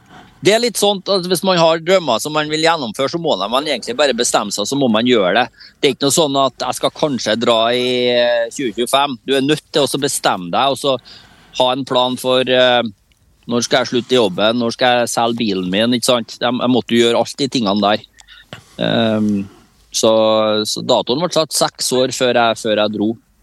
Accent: Orkland, Trøndelag, Norway; also born or lived in Levanger; så jeg nok Harbarka Trønder, ja. Født på Levanger og oppvokst på Fannrammen I Orkland kommune nå, da.

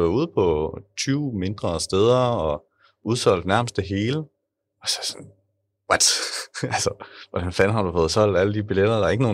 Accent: Odense, Region of Southern Denmark, Denmark; now in Viborg, Denmark; Vi kommer begge fra Odense. Men jeg er flyttet til Viborg, fordi jeg har fået det her job i forsvaret.

